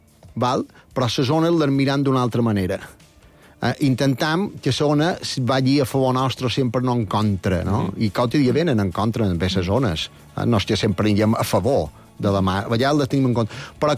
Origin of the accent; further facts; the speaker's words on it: Sant Llorenç des Cardassar, Balearic Islands, Spain; I a més, jo som de Sant Llorenç, no hi havia cap escola de cuina de pròxima